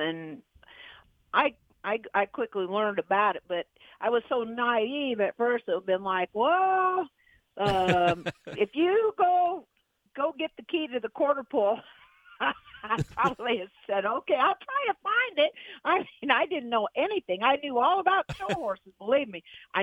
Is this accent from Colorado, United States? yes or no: no; Fremont, Nebraska, United States; also born or lived in Omaha; Well, I was born in Fremont. Well, I was really born in Omaha, Nebraska, but I grew up in Fremont, Nebraska.